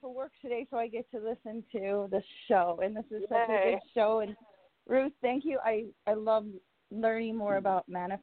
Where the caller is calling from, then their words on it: Hawaii, United States; I'm calling from Hawaii.